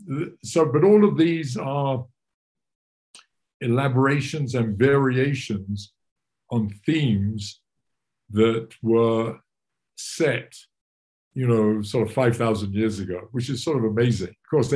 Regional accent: London, United Kingdom; I grew up in England, in London.

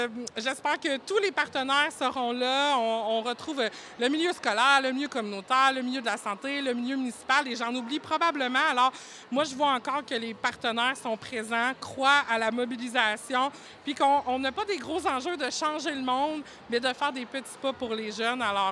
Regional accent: Saint-Gabriel-de-Rimouski, Quebec, Canada; Donc moi, je suis originaire de Saint-Gabriel-de-Rimouski.

